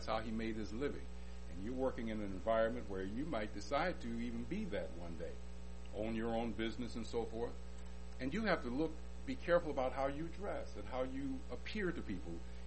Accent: Detroit, Michigan, United States; I'm not from Tyler. I'm from Detroit.

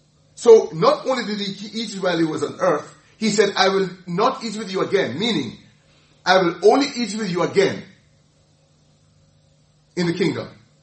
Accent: Jamaica; When I was growing up in Jamaica, it was understood that every place must be closed down on a Sunday.

